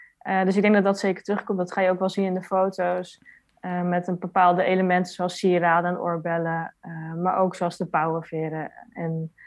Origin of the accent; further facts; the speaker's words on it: Netherlands; born there; ik ben opgegroeid met een Surinaamse Hindoestaanse moeder en een vader uit Duitsland. En ik ben zelf geboren in Nederland.